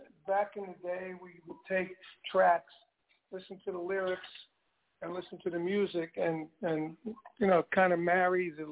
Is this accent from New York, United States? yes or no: yes; Brooklyn, New York, United States; also born or lived in Long Island / Los Angeles / Connecticut; I grew up in Brooklyn and moved to Long Island, then moved to L.A., then moved back to New York and Connecticut, and then moved here.